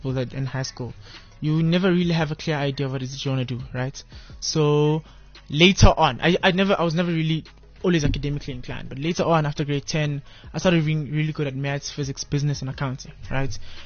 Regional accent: Kempton Park, Gauteng, South Africa; I'm from Norcombe Park, right? In the Kempton Park, yeah. I'm 21 years of age.

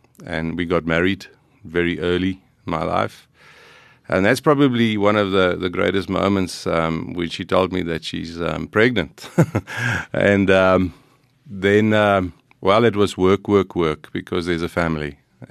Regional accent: Tzaneen, Limpopo, South Africa; So I grew up in a very average middle class family. I'm from a town up north, Limpopo, Tzaneen. Went to Marinsky High School and did national service.

